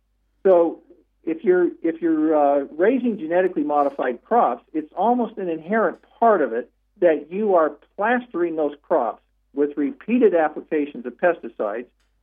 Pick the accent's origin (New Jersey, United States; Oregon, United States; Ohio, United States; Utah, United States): Utah, United States; The rates of autism in Utah, where I'm calling you from, in my hometown, are the highest in the United States.